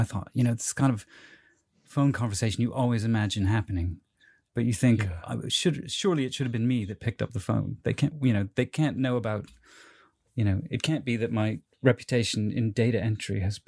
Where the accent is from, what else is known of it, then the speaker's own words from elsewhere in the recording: United States; I grew up in America. Yeah.